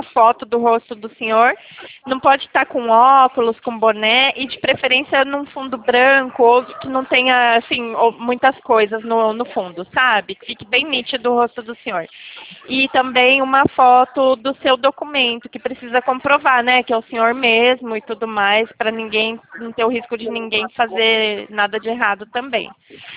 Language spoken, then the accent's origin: Portuguese; São Paulo, Brazil; now in Campinas, Brazil; Eu, na verdade, sou de São Paulo, moro em Campinas, mas trabalho aqui em Sumaré.